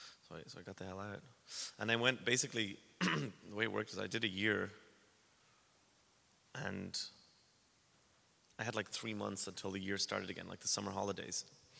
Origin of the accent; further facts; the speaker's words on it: Ireland; Ireland's very small, and I had an opportunity to, you know, I had a great time working with my friends in my hometown.